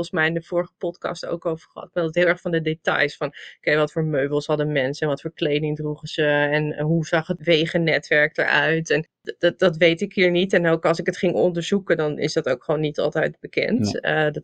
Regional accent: North Holland, Netherlands; now in United States; Utrecht op zich niet. Ik kom zelf uit Noord-Holland.

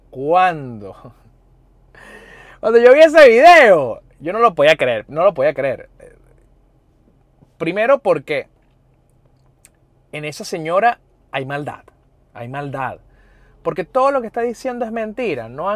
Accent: Caracas, Capital District, Venezuela; yo vengo de Caracas, yo vengo de Parroquia La Vega. Yo viví en Montalbán, en la Cota 905, en la Avenida O'Higgins. O sea, yo no soy criado en el Country Club, ni vengo de La Lagunita

